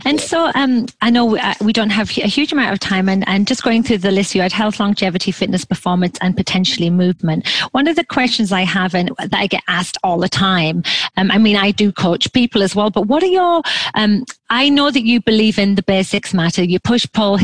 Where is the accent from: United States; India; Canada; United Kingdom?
United Kingdom; England; No, I'm English.